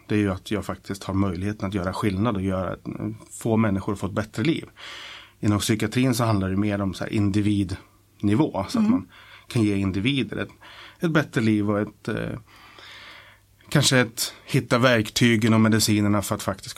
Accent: Valla, Södermanland, Sweden; also born or lived in Stockholm; Och vi flyttade från, då bodde vi i Vällingby. Men sen så flyttade vi ut på landet. Först till Björkvik och sedan till Valla utanför Katrineholm när jag var bara 1,5-2 år gammal.

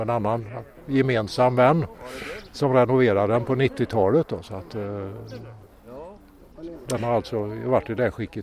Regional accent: Hova, Västra Götaland County, Sweden; Vi är från Hova i Västergötland.

